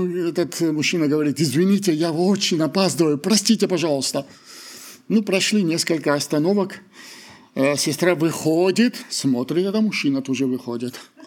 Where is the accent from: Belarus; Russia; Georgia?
Georgia; Вот я грузин, хотя я считаю, что не классический.